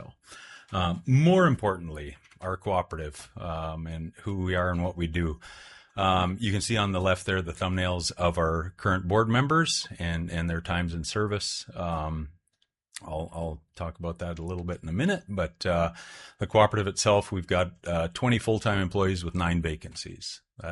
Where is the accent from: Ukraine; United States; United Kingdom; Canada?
United States; Dillingham, Alaska; I was born and raised in Dillingham.